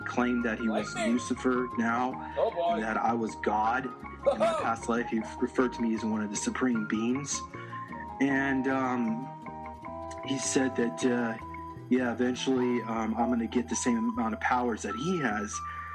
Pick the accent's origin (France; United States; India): United States; Charlotte, North Carolina; Well, I grew up in Charlotte, North Carolina.